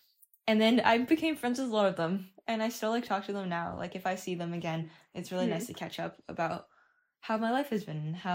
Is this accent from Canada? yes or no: yes; Langley, British Columbia, Canada; also born or lived in California; I'm from Vancouver, British Columbia, and a fun fact about me was that I was born in California, actually, and then my family moved back and forth a lot